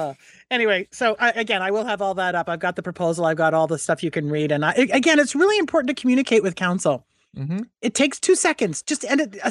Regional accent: New England, United States; I toured it because I grew up in New England. So we would go to Boston for our field trips.

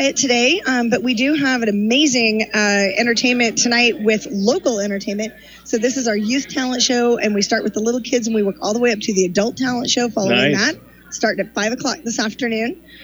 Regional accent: Oregon, United States; I moved to Polk County 22 years ago. I grew up in Benton County, so I grew up at a small county fair

